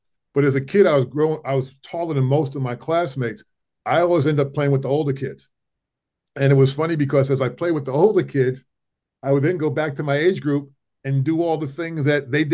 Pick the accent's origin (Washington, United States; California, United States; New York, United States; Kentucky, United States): New York, United States; accent: New York; So one of the things I worked on was trying to remove my New York accent, and more or less trying to sound basically just neutral so I could appeal to people across the country.